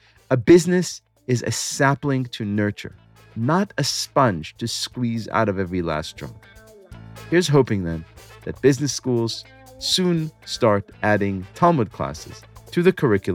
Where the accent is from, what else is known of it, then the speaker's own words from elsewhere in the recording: New York City, New York, United States; I'm a New Yorker. I live in the Upper West Side